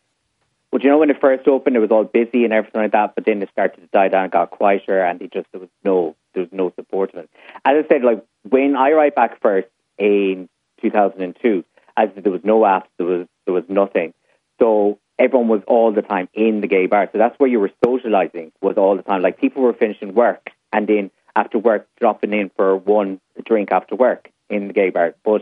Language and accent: English; Galway, Connacht, Ireland; I know I'm from Galway